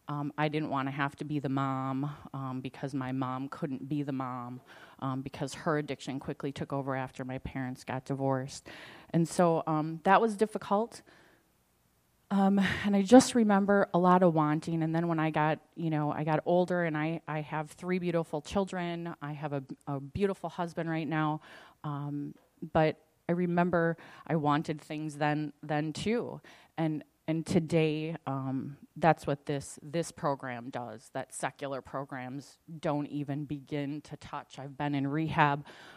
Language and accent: English; Green Bay, Wisconsin, United States; I'm from the Green Bay area, so it's really humbling to be back in your part of town